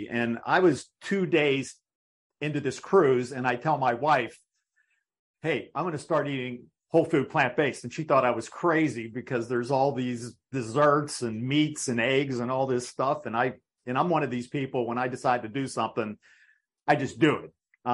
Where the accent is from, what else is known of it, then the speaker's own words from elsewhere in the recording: Pittsburgh, Pennsylvania, United States; now in Miami Beach, United States; Well, I am from Pittsburgh, but right now I am in sunny Miami Beach.